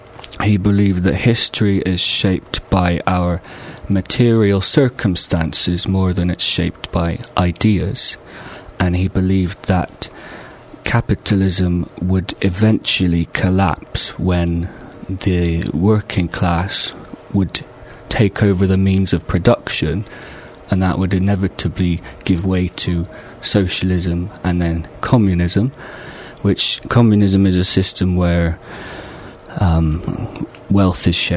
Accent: Bristol, South West England, United Kingdom; born there; I was born locally in Redfield, where I still live.

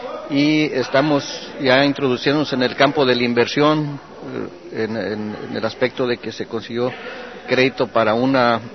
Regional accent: Guadalajara, Jalisco, Mexico; moved away as an adult; Yo dejé un negocio en mi tierra, en Guadalajara, y reinstalarse uno aquí con toda mi familia es un poco difícil.

